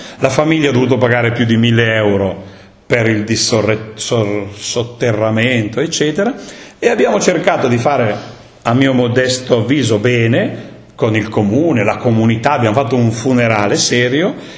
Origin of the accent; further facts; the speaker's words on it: Cesara, Piedmont, Italy; nel mio paese, a Cesara